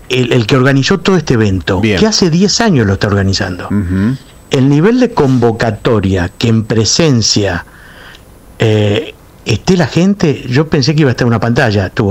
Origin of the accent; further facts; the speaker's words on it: Argentina; Fue lindo, fue emocionante como argentino estar ahí.